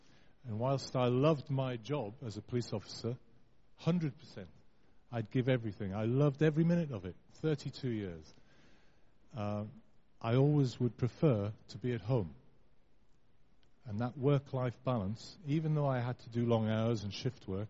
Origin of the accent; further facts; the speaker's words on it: Newcastle, North East England, United Kingdom; accent: Geordie; moved away as an adult; now in London, United Kingdom; I'm a Geordie. I was born in Newcastle. My parents taught me to speak proper